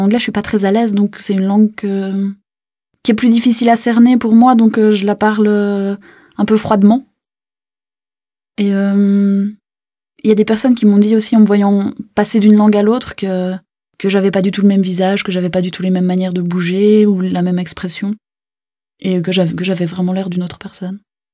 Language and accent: French; Jura, Switzerland; also born or lived in La Chaux-de-Fonds / Geneva / India; j'ai 26 ans, je suis étudiante. J'ai grandi dans le Jura, donc dans le Jura suisse, dans les Franches Montagnes même. Et après, je suis partie sur Chaux-de-Fonds, puis sur Genève, donc l'accent du français a évolué avec ça aussi un peu.